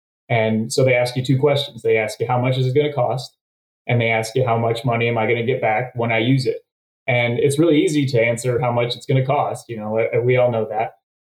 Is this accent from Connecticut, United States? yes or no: no; Ohio, United States; now in Central Valley, United States; Originally, I grew up in Ohio, so very little familiarity with the crops out here